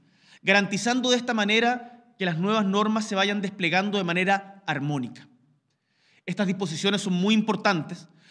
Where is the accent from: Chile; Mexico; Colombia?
Chile; una tradición electoral y política que nos enorgullece como chilenos.